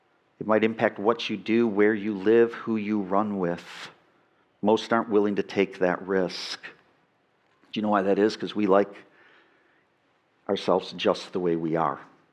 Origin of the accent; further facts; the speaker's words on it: Illinois, United States; now in Michigan, United States; where I grew up in Illinois, we'd be talking about tornadoes right now. In Michigan, where I live, we'd be talking wind chill.